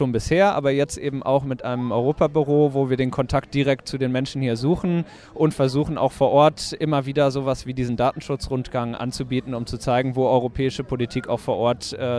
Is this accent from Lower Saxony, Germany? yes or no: yes; Wolfenbüttel, Lower Saxony, Germany; now in Kiel, Germany; Ich komme ursprünglich aus Wolfenbüttel, das ist in Niedersachsen, kleinere Stadt. Und habe aber dann in Bremen und Berlin studiert